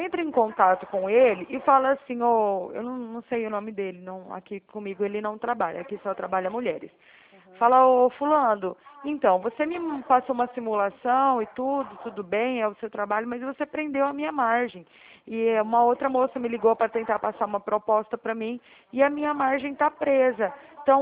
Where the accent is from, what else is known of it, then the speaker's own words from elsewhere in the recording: Araraquara, São Paulo, Brazil; also born or lived in Minas Gerais; eu sou aqui de São Paulo também, eu sou aqui de Araraquara, São Paulo. Só que o meu DDD é 34, porque eu vim de Minas, sabe? E aí eu tô morando aqui agora